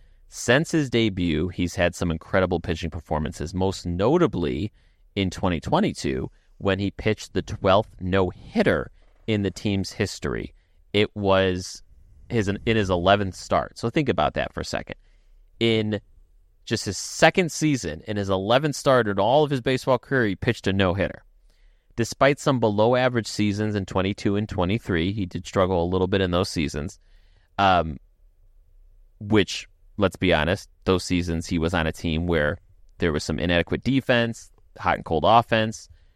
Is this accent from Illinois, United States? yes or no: yes; Illinois, United States; I want to invite you to my home state of Illinois, if you could.